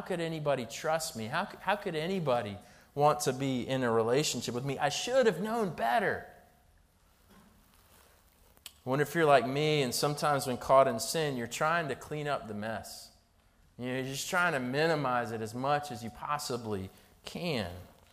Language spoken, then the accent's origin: English; North Carolina, United States; But I grew up in North Carolina, and one of the things, my family was from the North, and so when we were 4, we moved to North Carolina